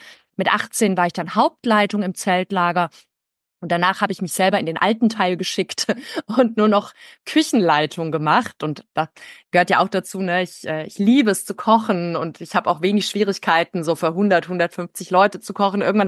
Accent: Freudenstadt, Baden-Württemberg, Germany; ich war ja mit 9 Jahren zum ersten Mal als Teilnehmerin im Zeltlager der KJG Freudenstadt, da wo ich herkomme, dabei.

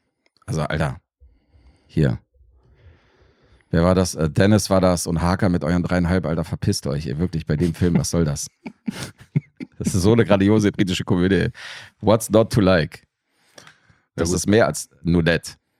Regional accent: Serbia; Ja, von Gewalt sowieso als Serbe.

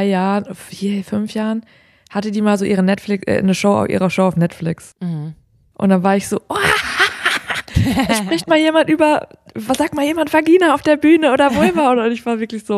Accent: Netherlands; ich bin in den Niederlanden aufgewachsen

